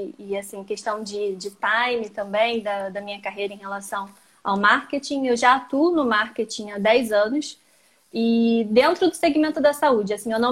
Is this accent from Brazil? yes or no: yes; Brazil; moved away as an adult; now in Portugal; Eu sou brasileira, né, mas vivo aqui em Portugal há pelo menos 1 ano e meio e eu vim para cá ano passado para fazer um mestrado.